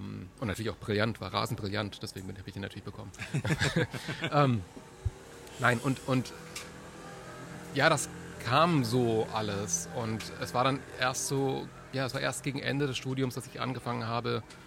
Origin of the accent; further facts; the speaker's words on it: Breisach, Baden-Württemberg, Germany; born there; ja, ich bin da im Krankenhaus zur Welt gekommen, aber von Breisach kenne ich jetzt nicht so viel. Und um diese Enttäuschung zu vermeiden, sage ich einfach Südbaden.